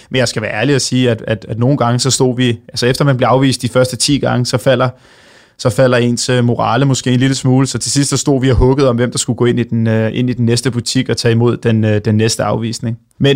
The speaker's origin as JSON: {"language": "Danish", "town": "Snekkersten", "region": "Capital Region of Denmark", "country": "Denmark", "said": "Og så starter vi egentlig op i Helsingør, hvor jeg er fra. Jeg er fra Snekkersten."}